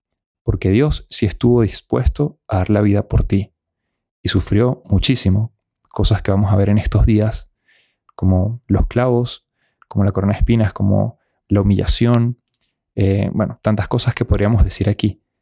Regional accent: Venezuela; en muchos países, ahora mismo, por ejemplo, en mi país, Venezuela, acaban de cerrar otra vez las iglesias

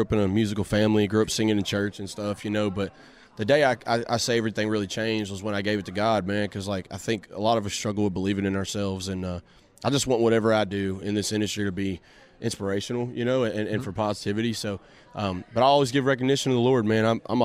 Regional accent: Nashville, Tennessee, United States; But I'm from Nashville, so I had a ton of hometown support out there, man.

